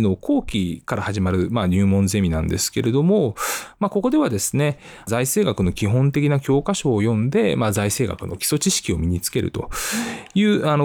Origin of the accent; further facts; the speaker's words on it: Chiba, Japan; also born or lived in Osaka; 出身は千葉県でして、子供の頃は結構いろいろ転々としていたこともあって、一時期小学生の頃に大阪に住んでいたことなんかもありますけれども、基本は千葉県出身ですね。